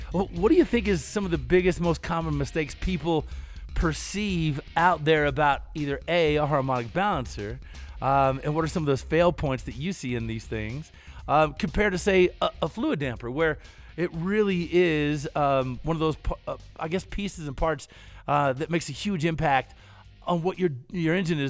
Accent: Kentucky, United States; Yeah, I'm from Kentucky. I went to something called the Molasses Festival, man.

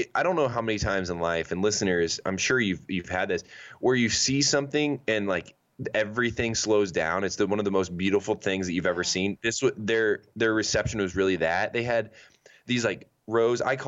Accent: Indiana, United States; I'm from Indiana. Like I'm used to a pulled pork barbecue buffet.

